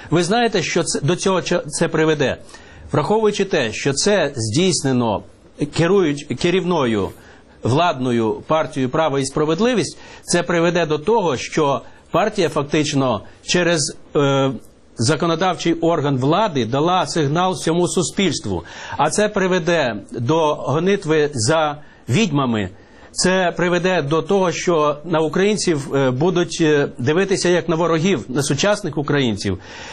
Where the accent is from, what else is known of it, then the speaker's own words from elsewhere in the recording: Zhytomyr Oblast, Ukraine; Я з Житомирщини.